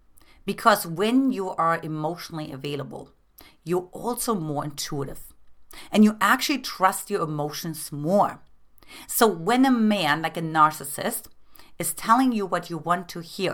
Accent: Germany; growing up in Eastern communist Germany, where it was very like logical and it's very like harsh and it's very rigid.

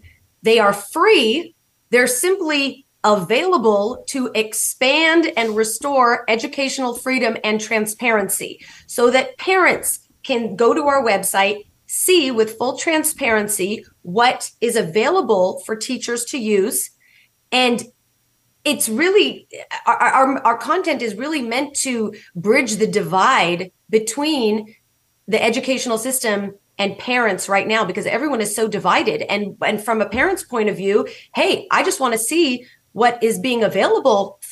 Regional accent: United States; now I was born and raised in America. I grew up loving this country. My parents grew up loving this country

